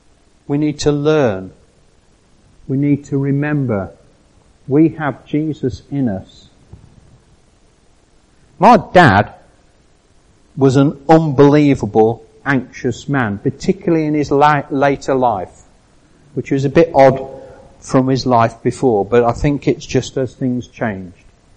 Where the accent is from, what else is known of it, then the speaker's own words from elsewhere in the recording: United Kingdom; But we're British and we know how to do it all the time, don't we?